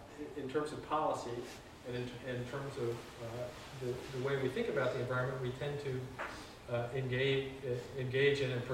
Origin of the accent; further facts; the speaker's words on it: Kansas City, Missouri, United States; I grew up in Kansas City